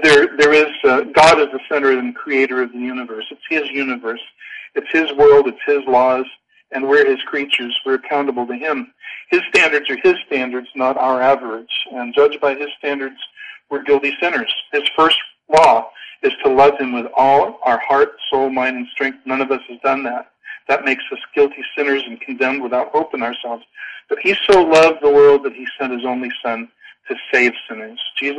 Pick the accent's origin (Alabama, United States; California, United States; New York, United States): California, United States; now in Houston, United States; Although let me say, I'm not from the Bible Belt. I'm from California, so I'm kind of from the tie-dye hippie T-shirt.